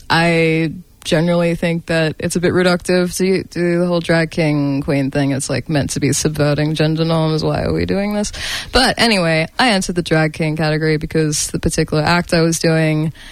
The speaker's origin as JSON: {"language": "English", "country": "Australia", "tie": "born or raised there", "said": "I'm a brown person growing up in Australia who went to predominantly white Catholic schools."}